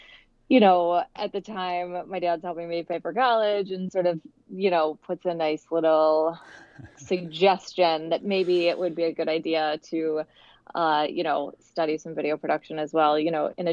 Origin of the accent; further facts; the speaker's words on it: Cincinnati, Ohio, United States; Absolutely lovely place to grow up.